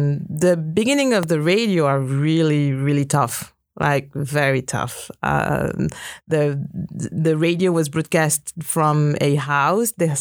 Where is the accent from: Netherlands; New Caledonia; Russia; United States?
New Caledonia; So I'm from Kanaki, New Caledonia. It's a country between Australia and New Zealand. If you can picture where is Australia and New Zealand, we're kind of in the middle of these two islands. It's a small island, archipelago, really. Five main islands.